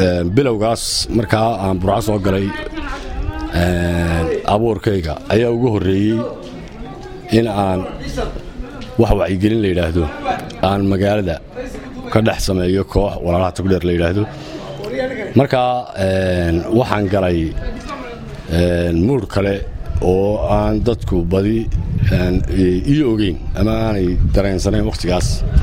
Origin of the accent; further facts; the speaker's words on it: Djibouti; also born or lived in Somalia; waxaan ku dhashay magaalada Qoryaale la yiraahdo degmada Burca Barigeed ah waxaan dhashay 1926-kii